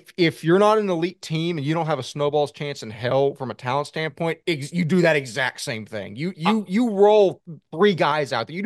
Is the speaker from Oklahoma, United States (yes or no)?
no; Tyler, Texas, United States; what I know because I'm from Tyler